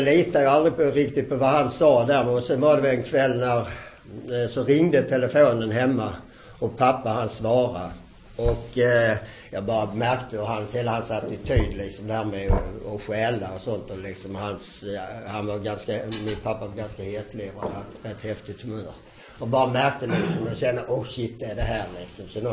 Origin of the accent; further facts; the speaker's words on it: Hässleholm, Skåne, Sweden; Jag föddes 1954 i... Hässleholm och är född och uppväxt i Hässleholm, har en 6 år äldre bror.